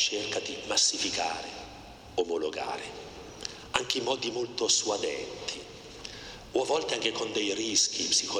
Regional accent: Cremona, Lombardy, Italy; io vengo da Cremona

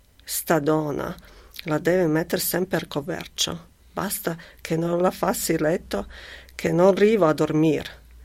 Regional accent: Sarajevo, Federation of Bosnia and Herzegovina, Bosnia & Herzegovina; Devo spiegartelo io, che vengo da Sarajevo, sorrido. E magari io non sono propriamente triestino.

